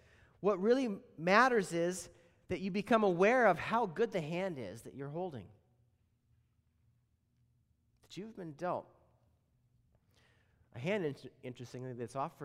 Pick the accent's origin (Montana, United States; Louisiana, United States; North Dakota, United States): Montana, United States; Now, growing up in Montana, various places have their own kind of integral culture